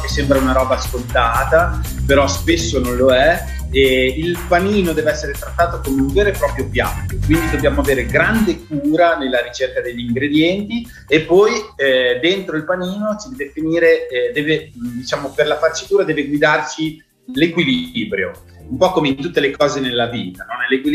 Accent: Modena, Emilia-Romagna, Italy; No, io sono di Modena.

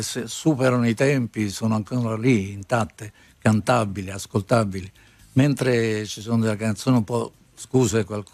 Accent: Capri, Campania, Italy; Capri è la mia terra d'origine e la mia seconda casa

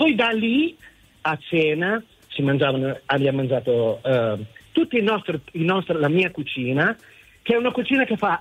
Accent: Modena, Emilia-Romagna, Italy; Io sono di Modena, quindi immaginate voi cosa può essere, no?

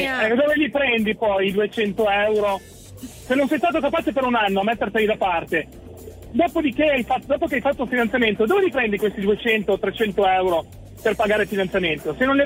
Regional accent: Vercelli, Piedmont, Italy; Di Vercelli.

